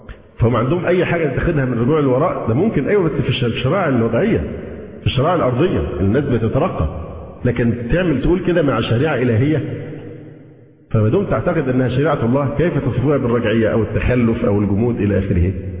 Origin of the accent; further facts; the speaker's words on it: Alexandria, Alexandria Governorate, Egypt; لان انا فعلا السكندري دي الصفه الخاصه، لكن الصفه الاعم هي الايه؟ الاسلام.